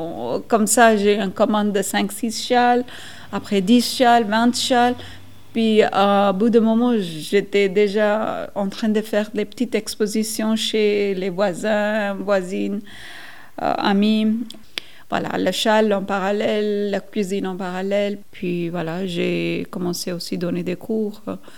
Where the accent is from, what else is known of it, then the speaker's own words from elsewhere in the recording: northern India, India; moved away as an adult; now in Neuchâtel, Switzerland; J'habite en Suisse depuis 2001, c'est presque 15 ans. J'ai 46 ans. Je viens de l'Inde, nord de l'Inde plutôt.